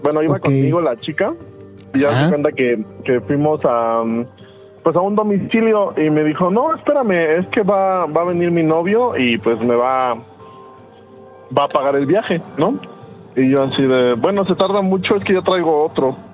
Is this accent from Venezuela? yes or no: no; Oaxaca, Mexico; Yo soy de Oaxaca.